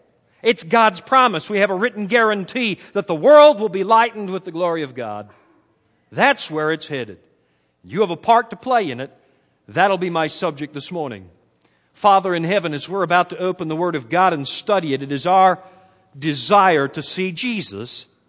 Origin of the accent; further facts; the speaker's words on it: Canada; I revealed that I am Canadian.